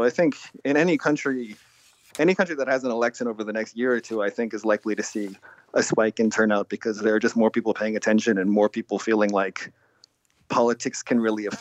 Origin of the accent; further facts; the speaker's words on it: Canada; I mean, I'm from Canada, and I can't recall ever being in Canada at a time when people seemed really excited to vote.